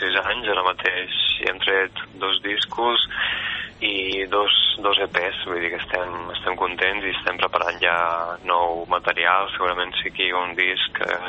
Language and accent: Catalan; Parets del Vallès, Catalonia, Spain; gairebé tots som de Parets, exceptuant la Irene, que viu a Barcelona.